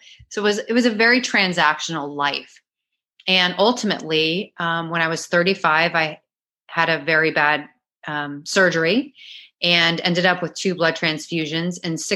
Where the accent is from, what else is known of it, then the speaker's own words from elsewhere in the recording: St. Louis, Missouri, United States; moved away as an adult; also born or lived in Chicago / Dallas; now in Miami, United States; I was born in Chicago, but grew up mostly in St. Louis, Missouri. And then after I was 18 and I went to college, I went to university in Dallas, Texas. And I ended up staying in Dallas for about 23 years